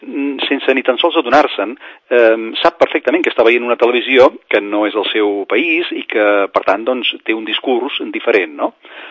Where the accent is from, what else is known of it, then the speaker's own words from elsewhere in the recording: Catalonia, Spain; com a catalans